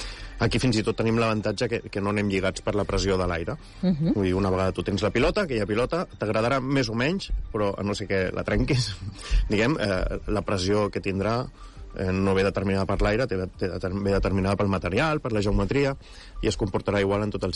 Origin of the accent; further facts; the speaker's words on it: Catalonia, Spain; No, jo sóc del Baix Llobregat